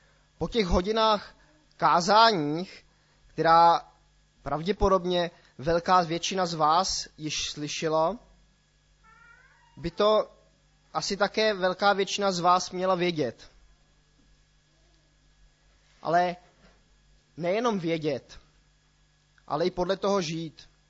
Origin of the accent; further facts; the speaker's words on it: Switzerland; also born or lived in Plzeň, Czech Republic; Já jsem původem z České republiky, narodil jsem se v Plzni, ale od roku 1994 jsem vyrůstal ve Švýcarsku